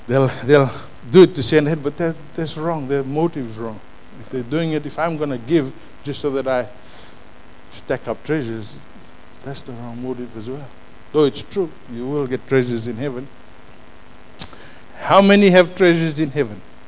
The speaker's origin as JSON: {"language": "English", "country": "Fiji", "said": "I'm from Fiji. You know, we've had a series of coups, and all that is about ethnic division."}